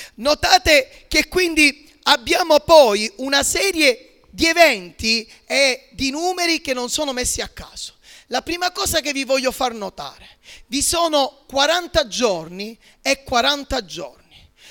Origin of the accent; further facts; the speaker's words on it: Sicily, Italy; parlo da siciliano.